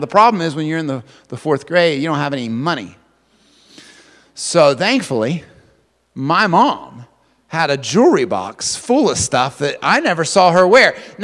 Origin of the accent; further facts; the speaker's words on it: Lubeck, West Virginia, United States; Now, I grew up in Lubeck, West Virginia.